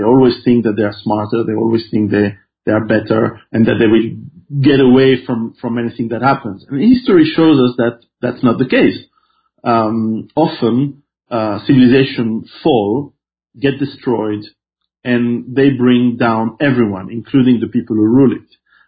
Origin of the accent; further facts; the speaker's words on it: Switzerland; I was raised in Switzerland, and Switzerland is a very peaceful, very quiet country, still is.